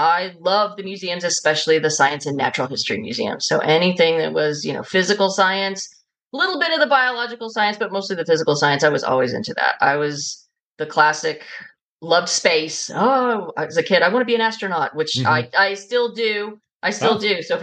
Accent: Nashville, Tennessee, United States; also born or lived in North Carolina / Alabama / Chicago; I grew up all over the American South. I was born in Nashville, Tennessee, and sort of went all over North Carolina, Alabama, Chicago, and then ended up back in Nashville.

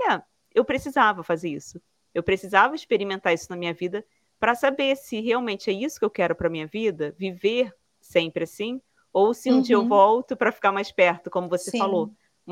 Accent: Rio de Janeiro, Brazil; moved away as an adult; A gente era do Rio de Janeiro, nascido e criado no Rio, ali na capital mesmo.

